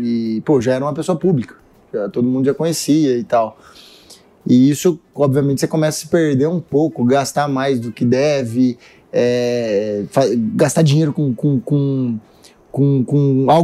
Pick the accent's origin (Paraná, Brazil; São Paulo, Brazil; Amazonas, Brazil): Paraná, Brazil; Cambé; also born or lived in Londrina; eu sou de Cambé, Londrina, ali, que é as duas cidades que eu não posso nem falar que eu sou de uma nem da outra, senão dá briga na região. Eu sou dessas duas cidades